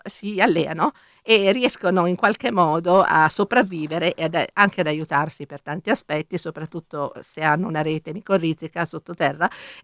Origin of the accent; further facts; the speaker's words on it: Piedmont, Italy; direttamente sono piemontese.